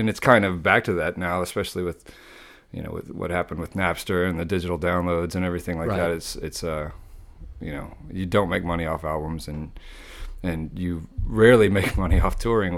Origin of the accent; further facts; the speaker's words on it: Katy, Texas, United States; also born or lived in New Jersey; But I grew up there in Katy, outside of Houston, until I was 18.